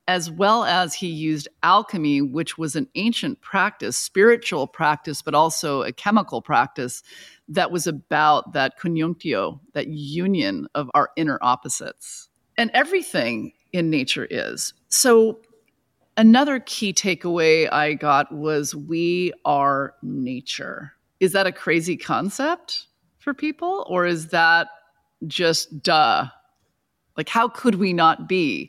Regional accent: California, United States; I like to say I come from Orange County, and whether you know what that's like or not, it's very suburban grid.

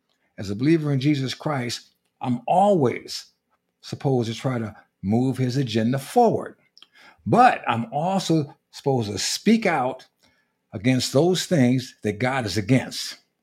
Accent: United States; But as an American, as a citizen of this country that I am in, we have two major political parties.

